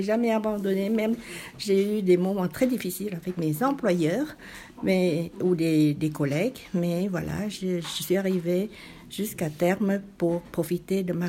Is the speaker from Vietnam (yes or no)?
yes; Vietnam; chez nous, au Vietnam, même en ville, on parle toujours en poésie dans l'éducation avec les enfants